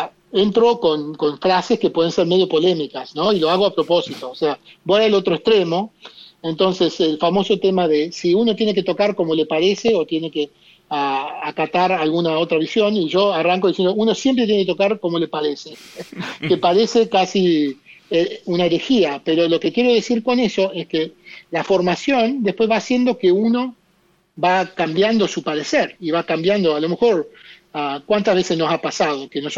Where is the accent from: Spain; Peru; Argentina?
Argentina; now in Canada; yo soy tan argentino como canadiense